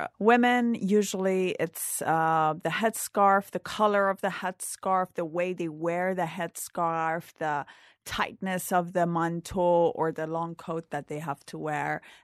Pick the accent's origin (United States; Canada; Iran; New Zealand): Iran; moved away as an adult; Well, you know, I left Iran in 2009, but until then, when I was younger and, you know, a teenager or in my early 20s and I was really rebellious